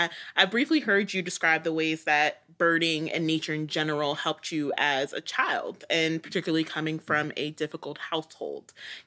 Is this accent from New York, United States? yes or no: yes; New York City, New York, United States; I grew up in New York City for a lot of my formative youth.